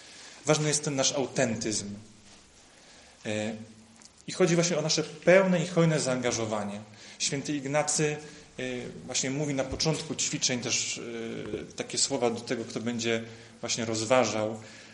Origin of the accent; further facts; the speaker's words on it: Kalisz, Greater Poland Voivodeship, Poland; Pochodzę z Kalisza.